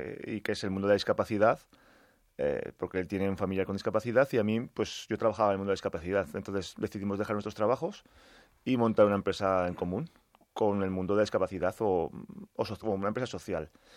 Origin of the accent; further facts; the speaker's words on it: Monegrillo, Aragon, Spain; Nosotros trabajamos en Aragón, trabajamos en lo que es mi pueblo, que es Monegrillo